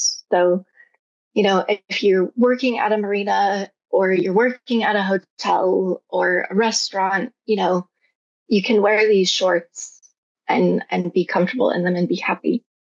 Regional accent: United States; now in Spain; I haven't really had an issue here in Spain with being an American. Sometimes I want to tell people I'm Canadian, but I haven't done that yet.

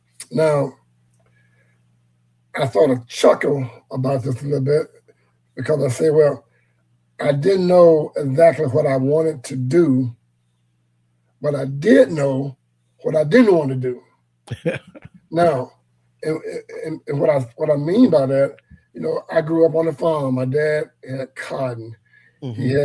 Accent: Mississippi, United States; I meet people, like I said, I grew up in Mississippi.

